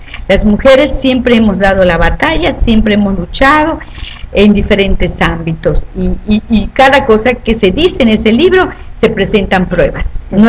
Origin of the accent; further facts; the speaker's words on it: Espita, Yucatán, Mexico; Por eso hablo yo de Progreso, de Valladolid, de Tizimín, de Espita, mi tierra, y de muchos lugares.